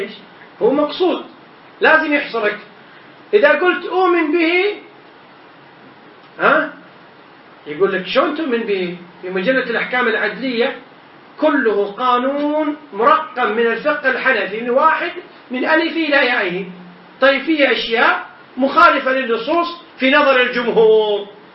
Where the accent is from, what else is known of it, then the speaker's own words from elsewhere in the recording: Kuwait; في موقع عندنا في الكويت للإفتاء